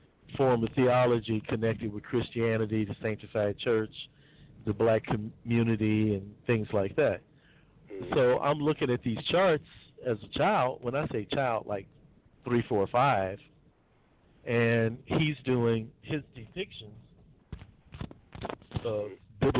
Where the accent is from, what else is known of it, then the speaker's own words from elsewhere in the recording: Chicago, Illinois, United States; My earliest influences man, childhood, I was raised in Chicago by my grandfather.